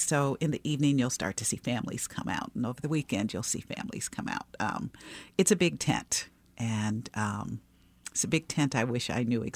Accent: Cleveland, Ohio, United States; But I wanted to see something more than my backyard in Cleveland.

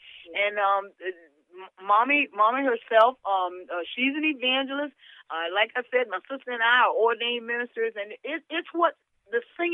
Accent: the South, United States; And growing up in the South, and my parents, they also sang.

